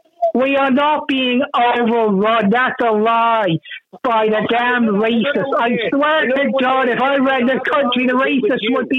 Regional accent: Dublin, Leinster, Ireland; born there; I am Irish. I was born in Dublin in the 80s. I was born in Dublin. I am Irish.

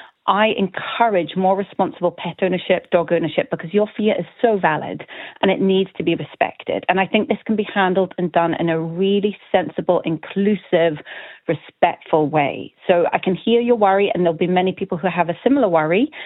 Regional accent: Scotland, United Kingdom; now in Ireland; I'm from Scotland. I've lived in Ireland 6 years

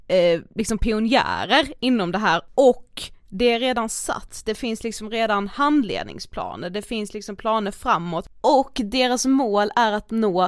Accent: Blekinge, Sweden; Nej, det är inte det bästa att säga när man kommer från Blekinge.

